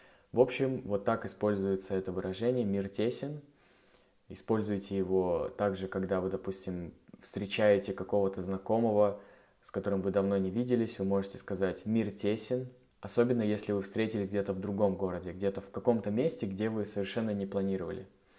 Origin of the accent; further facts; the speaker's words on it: Russia; я из России, он из Бельгии